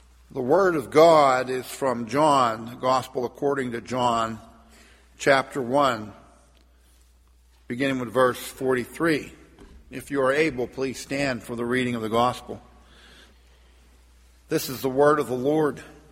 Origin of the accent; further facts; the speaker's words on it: Port Vue, Pennsylvania, United States; I was raised in Port View, born in McKeesport Hospital, raised in Port View, and dad was a policeman